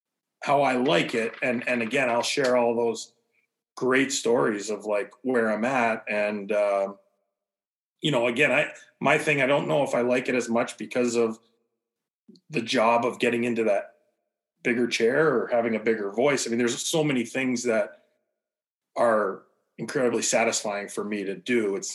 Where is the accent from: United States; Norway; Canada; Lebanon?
Canada; I grew up in Canada, didn't have a ton.